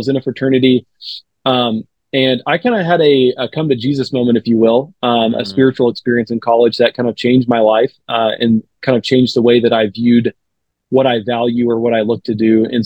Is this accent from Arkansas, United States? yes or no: yes; Arkansas, United States; So, I mean, for me, like I'm from Arkansas. My wife's also from Arkansas, although we met through India.